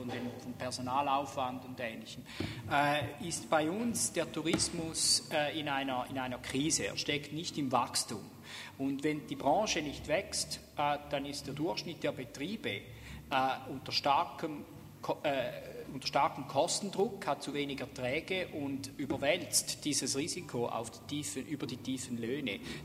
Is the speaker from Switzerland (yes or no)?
yes; Switzerland; Ein Koch bei uns in der Schweiz verdient auch mehr als ein Kellner